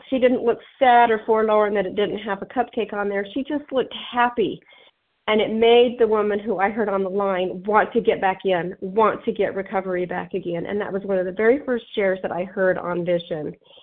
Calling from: Utah, United States; I'm calling from Utah.

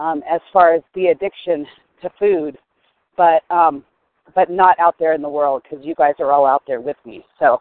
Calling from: California, United States; Okay. I'm calling from California.

